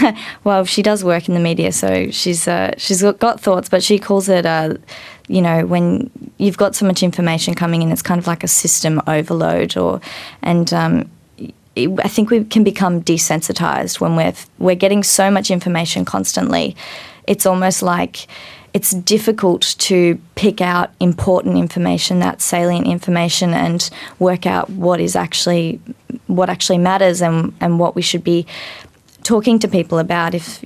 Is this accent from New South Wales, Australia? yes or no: no; Darwin, Northern Territory, Australia; also born or lived in Melbourne; I grew up in Darwin and then moved to Melbourne for university.